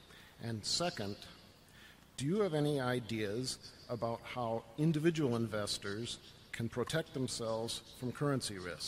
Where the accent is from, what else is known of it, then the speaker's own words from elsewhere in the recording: Minneapolis, Minnesota, United States; I'm a shareholder from Minneapolis, Minnesota.